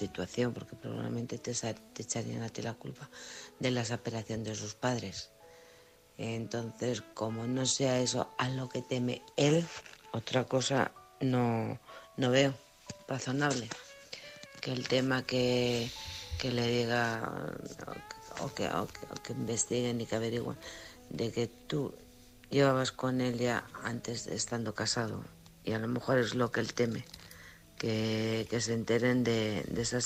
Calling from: Alcorcón, Community of Madrid, Spain; de Alcorcón.

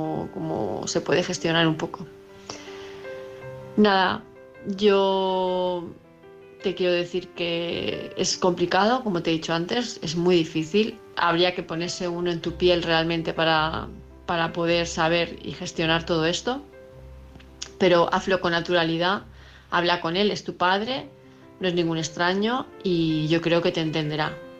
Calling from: Palma, Balearic Islands, Spain; de Palma de Mallorca

